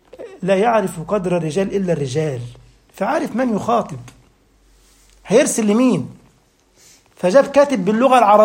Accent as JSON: {"language": "Arabic", "country": "Egypt", "said": "وفي بلدة عندنا في مصر اسمها بنها، دي مشهورة بأنقى أنواع العسل"}